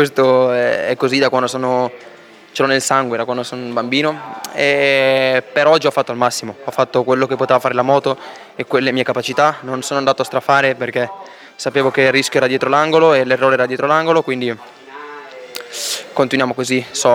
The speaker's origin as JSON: {"language": "Italian", "town": "Garbagnate Milanese", "region": "Lombardy", "country": "Italy", "tie": "born there", "said": "Sono partito da Milano, da Garbagnate, da dove sono nato, Garbagnate milanese."}